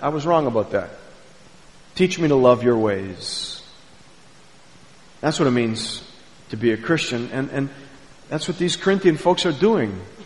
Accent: Canada; Do I believe that because I'm Canadian?

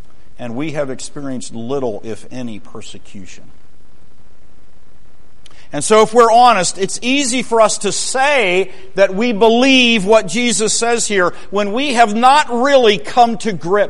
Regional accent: United States; We're Americans. There may be one or two of you that are not. 99% of us are Americans. We're American Christians.

